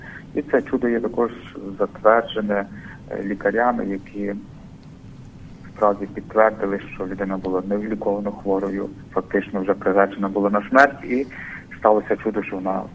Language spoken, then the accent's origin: Ukrainian; Lviv Oblast, Ukraine; я сам також з Львівщини родом. І навіть з одного району, в якому жив, народився митрополит Андрей Роман Шептицький, прізвище Яворівського району.